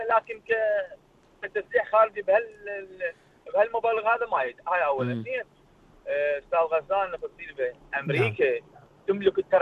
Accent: Iraq; كانوا عندنا بالعراق موجودين مثلا

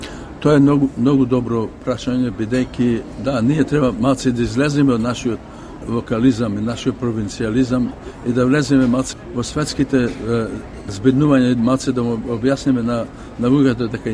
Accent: Bitola, Pelagonia, North Macedonia; а сепак ние сме од Битола, јас сум од Битола. То мене ми е гнездото, то мене ми е седелото.

